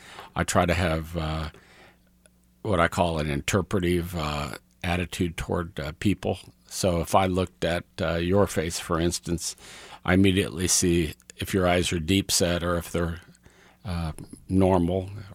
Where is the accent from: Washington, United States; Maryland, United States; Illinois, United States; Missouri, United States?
Missouri, United States; Kansas City; I grew up in South Kansas City. I went to Border Star, then Southwest High School. I grew up off of Warnell, kind of in the Brookside area